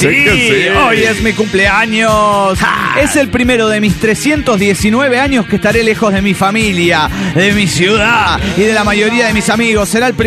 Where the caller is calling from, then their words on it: Ensenada, Baja California, Mexico; de Ensenada, Baja Califa.